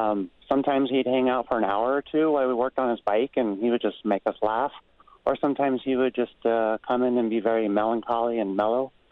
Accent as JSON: {"language": "English", "region": "California", "country": "United States", "tie": "born or raised there", "said": "Hi. I grew up in Marin County and used to own a bike shop there."}